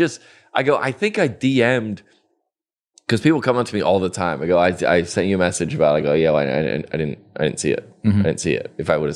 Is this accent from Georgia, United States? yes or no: yes; Atlanta, Georgia, United States; The first one I remember was the Bert Show, because I grew up in Atlanta.